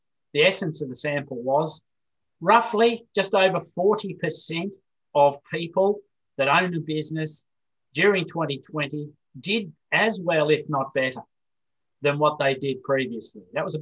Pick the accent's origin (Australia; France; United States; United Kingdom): Australia; born there; my family had a gold mine in Australia right up until my early days. So they worked in the gold mining industry in where I was born in Australia.